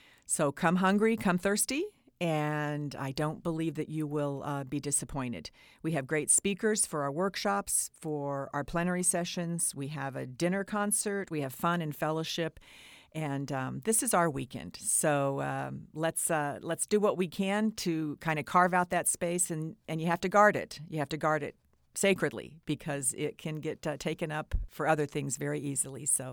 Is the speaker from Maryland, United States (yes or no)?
no; Kansas, United States; I'm from Kansas, and we had some pretty terrific rainstorms there, thunderstorms.